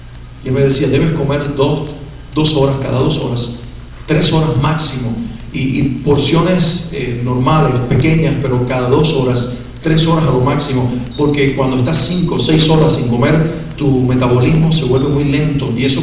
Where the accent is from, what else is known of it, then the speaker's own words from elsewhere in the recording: Santa Clara, Villa Clara, Cuba; la ciudad donde yo crecí, nací, de hecho, en mi tierra natal, en Cuba, se llama la ciudad de Santa Clara, y es una ciudad colonial. Yo crecí en el centro de esa ciudad.